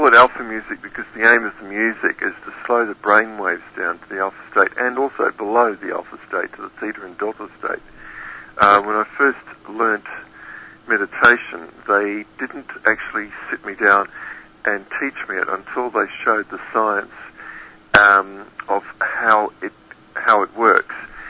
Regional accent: Sydney, New South Wales, Australia; I'm from Sydney, Australia, originally.

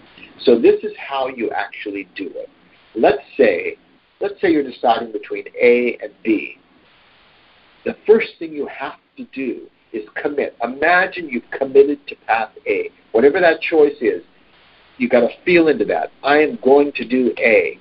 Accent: California, United States; I got interested in a particular spiritual school in California, so I went back to my home state at the time.

